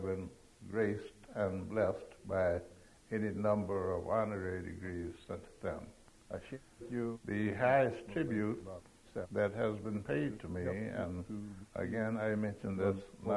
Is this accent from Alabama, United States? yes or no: yes; Alabama, United States; I come from Alabama, very small town in North Alabama. I never knew my father. I was reared by my grandmother.